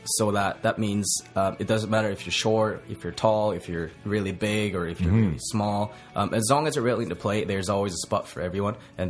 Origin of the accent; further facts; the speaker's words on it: Edmonton, Alberta, Canada; I'm from Edmonton, so I played for Rugby Alberta, the provincial representative team.